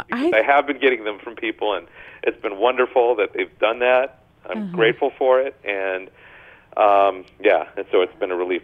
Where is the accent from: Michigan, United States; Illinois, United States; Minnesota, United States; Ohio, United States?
Minnesota, United States; Hastings; Like, there's even going to be a brewer in my hometown this year. They're opening